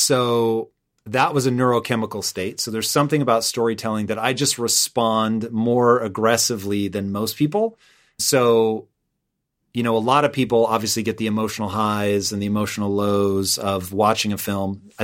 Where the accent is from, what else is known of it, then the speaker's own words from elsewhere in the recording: Tacoma, Washington, United States; And I grew up in Tacoma. My address was Tacoma. But in reality, I was closer to Puyallup.